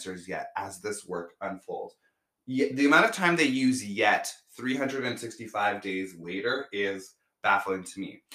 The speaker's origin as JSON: {"language": "English", "town": "Toronto", "region": "Ontario", "country": "Canada", "tie": "born or raised there", "said": "growing up in Toronto"}